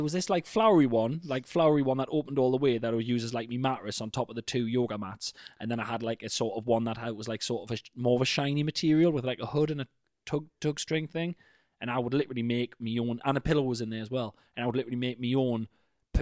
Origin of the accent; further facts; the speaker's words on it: Edinburgh, Scotland, United Kingdom; now in Australia; I'm from Edinburgh, but I'm currently in Australia doing my farm work.